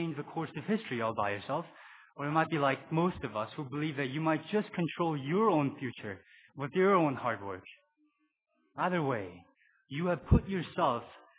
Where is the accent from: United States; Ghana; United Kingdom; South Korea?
South Korea; I grew up in Korea watching people going to Buddhist temples and praying to the statue of Buddha.